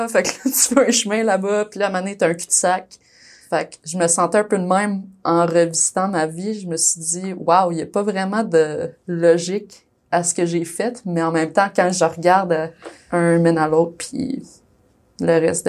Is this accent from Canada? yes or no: yes; Quebec, Canada; moved away; Quand je suis partie du Québec en 2019, j'ai tout vendu mes affaires.